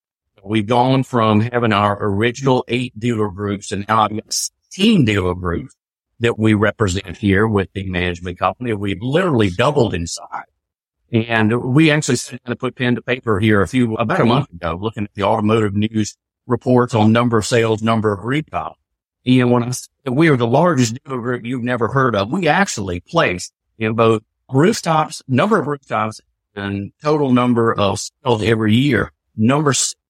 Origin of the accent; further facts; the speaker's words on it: Rock Hill, South Carolina, United States; accent: Southern; my hometown of Rock Hill, South Carolina. You probably picked up on the Southern accent here